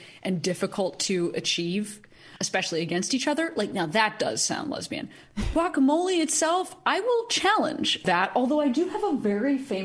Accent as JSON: {"language": "English", "town": "Chicago", "region": "Illinois", "country": "United States", "said": "I'm not from Illinois. I'm from Chicago. Those are very different things, because Illinois can mean, like, rural."}